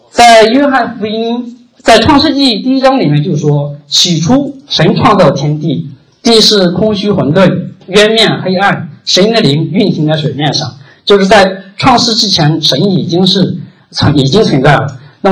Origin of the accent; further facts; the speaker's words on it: Shandong, China; 我是来自山东是北中国的北方嘛，然后又是乡下。